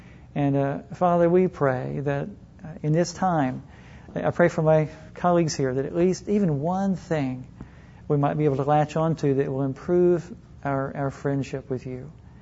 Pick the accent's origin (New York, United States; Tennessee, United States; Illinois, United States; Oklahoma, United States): Oklahoma, United States; Oklahoma City; I'm from Oklahoma City.